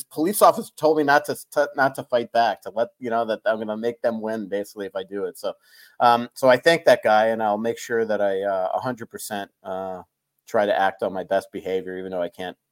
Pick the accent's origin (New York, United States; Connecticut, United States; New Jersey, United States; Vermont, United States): New York, United States; I mean, I'm Italian. I'm from New York. I'm my father's son.